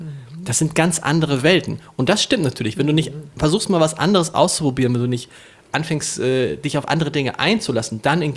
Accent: Harburg, Hamburg, Germany; Ich komme aus Harburg.

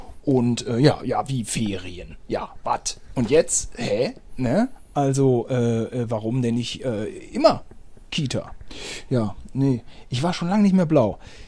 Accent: Germany; Ich als Deutscher habe hier so ein kaputtes Netz, wo ich mich mit verletze.

